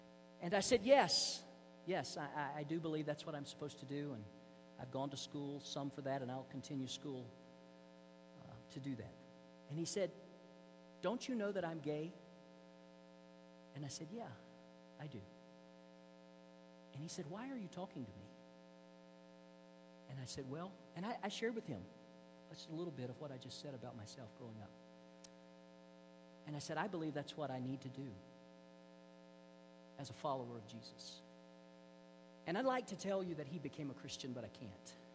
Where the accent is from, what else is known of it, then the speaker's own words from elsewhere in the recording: the South, United States; I grew up in the South in the 70s as a teenager.